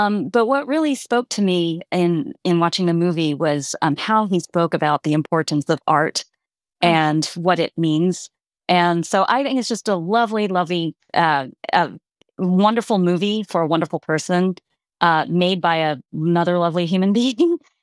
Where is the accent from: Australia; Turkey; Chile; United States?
United States; South Carolina; I grew up in South Carolina. My parents were immigrants from Hong Kong.